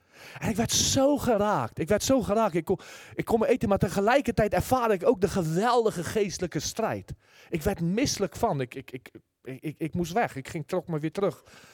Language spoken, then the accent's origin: Dutch; South Africa; ik kom natuurlijk zelf uit Zuid-Afrika